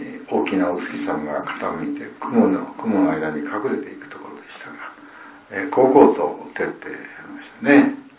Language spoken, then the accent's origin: Japanese; Okayama, Japan; 岡山、私たちと同じ岡山県の出身なんですね